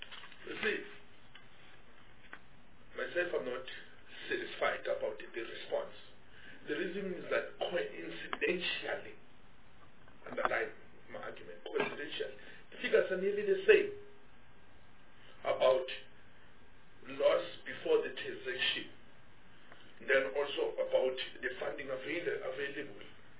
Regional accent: Mpumalanga, South Africa; Because I'm from Mpumalanga, my colleagues is not aware that I'm from close to Kruger National Park

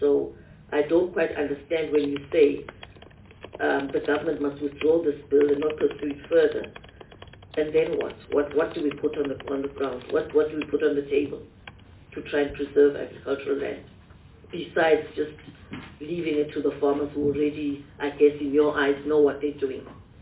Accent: Eastern Cape, South Africa; I come from the Transkei

